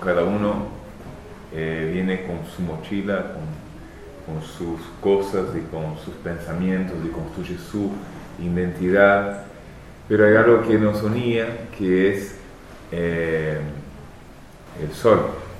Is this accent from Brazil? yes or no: yes; Brazil; Spanish is a second language; Yo como brasileño, como claro.